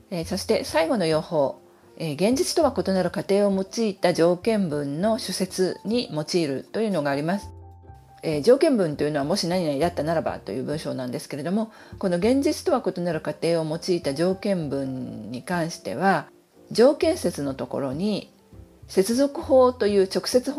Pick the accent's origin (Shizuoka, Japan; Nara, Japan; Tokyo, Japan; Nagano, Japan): Tokyo, Japan; 私の実家というのは東京なんですけれども